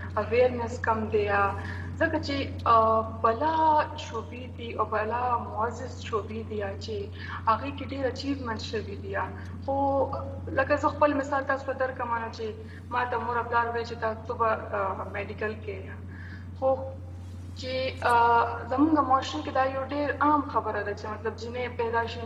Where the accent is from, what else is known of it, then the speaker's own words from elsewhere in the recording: Mardan, Khyber Pakhtunkhwa, Pakistan; او زه د خیبر پختونخوا یو وړی کې شهر د مردان نه تعلق لرم،